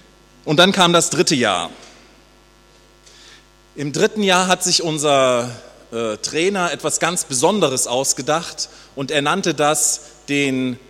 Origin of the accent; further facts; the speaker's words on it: East Germany, Germany; Gut, zur DDR-Zeit, ich bin aus der DDR, haben wir nicht Loser gesagt.